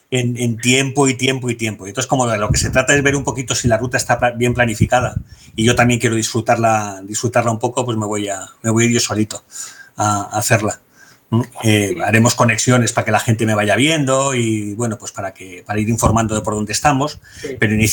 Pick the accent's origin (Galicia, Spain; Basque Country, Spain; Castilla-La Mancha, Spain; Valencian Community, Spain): Basque Country, Spain; Bilbao; yo soy de Bilbao y allí tengo la cuadrilla